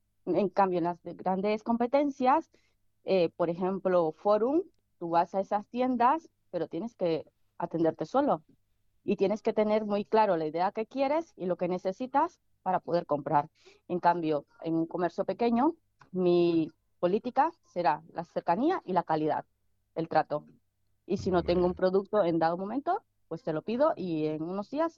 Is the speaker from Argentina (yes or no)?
no; Nicaragua; soy de Nicaragua.